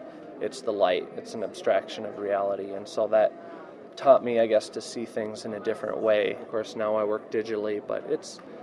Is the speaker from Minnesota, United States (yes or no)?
yes; Carlton, Minnesota, United States; I was born and raised in Carlton, Minnesota.